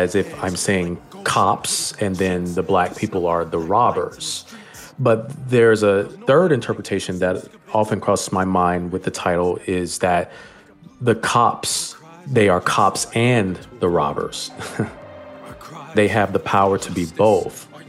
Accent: Montgomery, Alabama, United States; I grew up in Montgomery, Alabama, so I received a lot of firsthand stories from my parents about the civil rights movement and also from my grandparents.

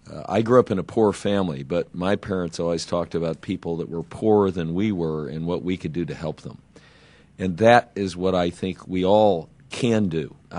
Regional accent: St. Louis, Missouri, United States; I'm a Democrat because of what I learned in the Baptist church that I grew up in St. Louis

